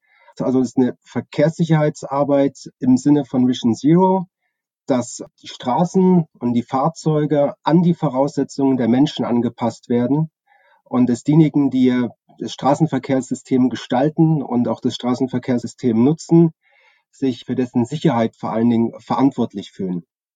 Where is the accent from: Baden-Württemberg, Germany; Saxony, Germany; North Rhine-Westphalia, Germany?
Saxony, Germany; Chemnitz; born there; Ich bin 1982 in Chemnitz geboren